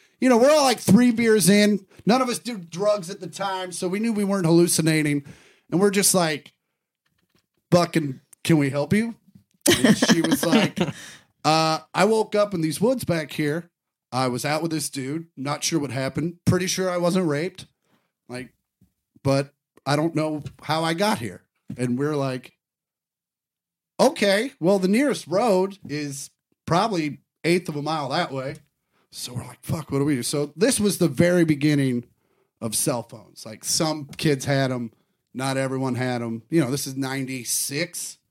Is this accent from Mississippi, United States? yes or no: no; Kansas, United States; I think you need to kind of know a little about where I grew up in Kansas. Like I grew up in the very outskirts of suburbia.